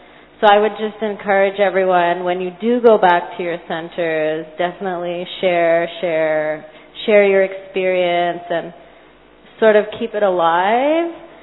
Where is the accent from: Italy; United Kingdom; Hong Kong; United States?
Hong Kong; from Hong Kong.